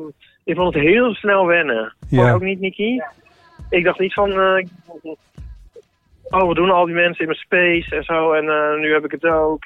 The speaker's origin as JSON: {"language": "Dutch", "town": "Rotterdam", "region": "South Holland", "country": "Netherlands", "tie": "born there", "said": "Mijn geboortestad is het."}